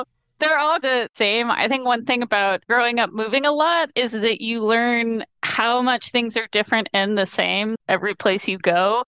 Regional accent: Lansing, New York, United States; also born or lived in Indiana / Ohio / Memphis, Tennessee; I was born in Indiana, despite my mother not remembering. We moved on my second birthday to Ohio. We moved from there to Memphis, Tennessee. And then I went to the last part of middle school and high school in upstate New York in a tiny little town called Lansing

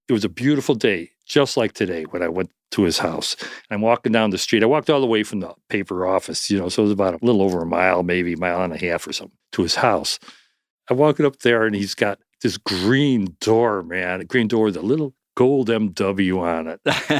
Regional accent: Downers Grove, Illinois, United States; I had been born and raised in Downers Grove.

